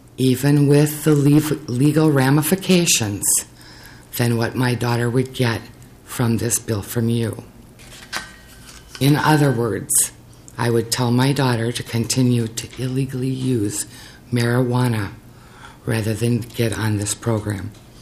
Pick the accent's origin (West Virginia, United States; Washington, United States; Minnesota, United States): Minnesota, United States; Jordan; I'm from Jordan, Minnesota.